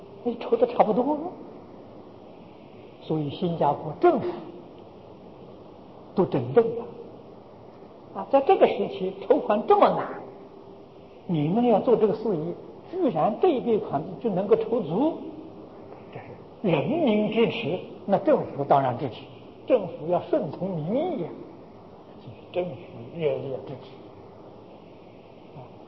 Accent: China; 所以那个念佛堂的现在人讲磁场，我们中国人讲气氛

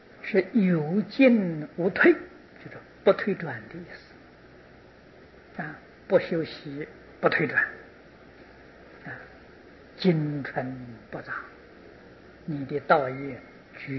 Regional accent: China; 那么这个结果呢，就是我们中国人今天遭的这么大的灾难。

